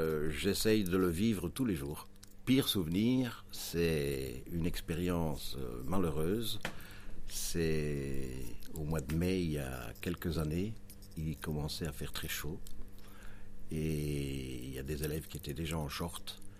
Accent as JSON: {"language": "French", "country": "Belgium", "said": "puisque je suis belge."}